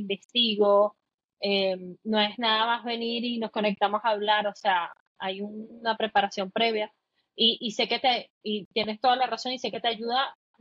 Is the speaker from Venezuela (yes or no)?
yes; Venezuela; o por lo menos en Venezuela, en mi país, no sé cómo es en México